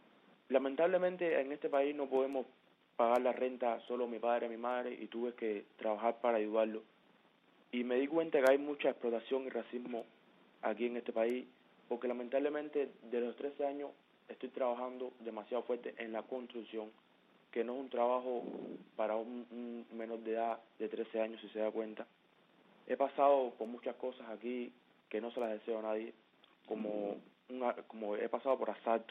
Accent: Cuba; now in Trinidad and Tobago; nosotros salimos de Cuba por culpa de la represión, la tiranía, la opresión de los Castro.

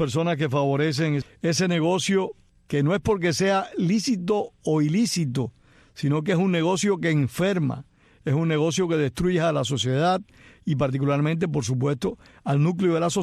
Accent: Cuba; en mi país, en Cuba

